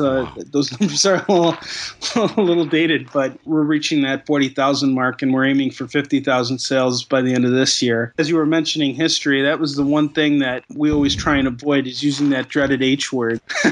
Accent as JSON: {"language": "English", "country": "United States", "said": "And as an American, I'm very proud of being an American, and I'm very proud of my nation."}